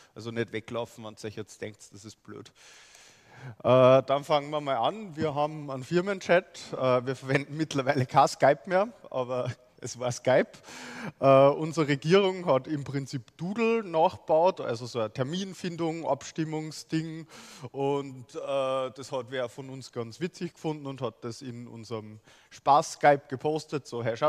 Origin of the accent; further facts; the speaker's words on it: Upper Austria, Austria; Ich komme aus Oberösterreich, wisst ihr vielleicht an meinem Dialekt erkennt. Ich studiere an der JKU.